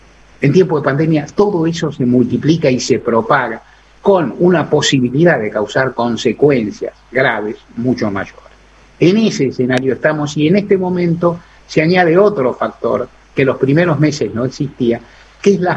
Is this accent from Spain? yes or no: no; Argentina